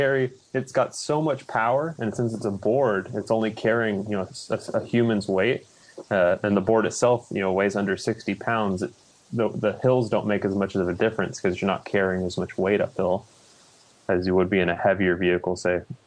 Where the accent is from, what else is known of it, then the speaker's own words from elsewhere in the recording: California, United States; we grew up in Northern California too